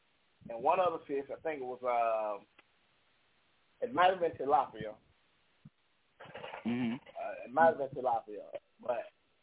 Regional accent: Florida, United States; now in Memphis, United States; I'm from Florida, so when I got here to Memphis, Memphis is catfish heaven, country.

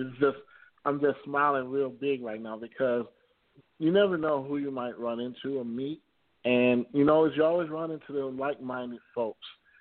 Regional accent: Chicago, Illinois, United States; I'm from Chicago, Illinois. Grew up on the west side of Chicago.

